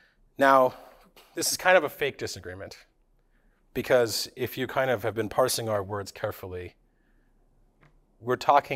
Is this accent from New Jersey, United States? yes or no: yes; New Jersey, United States; Middle school and high school in New Jersey. And when you're growing up in a suburb in New Jersey, you know where you are is not where the action is.